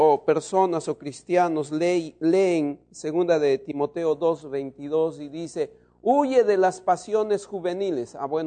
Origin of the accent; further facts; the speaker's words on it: Peru; En mi país, en Perú, se usa una frase, dicen, viejo rabo verde.